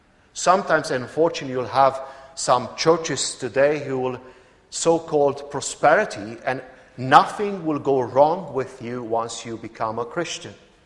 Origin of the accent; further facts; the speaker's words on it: Romania; moved away; When I came from Romania over 16 years ago, I made a promise to God and I stood before God